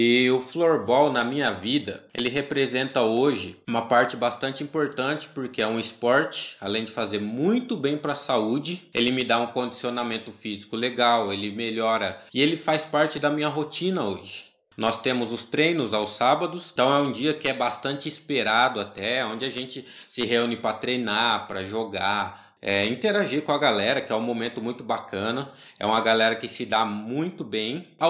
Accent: Campinas, São Paulo, Brazil; eu sou aqui mesmo de Campinas.

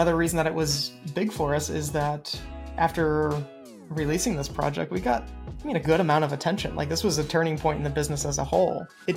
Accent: Ohio, United States; And I'm from Ohio, so I decided to move a little bit closer to family

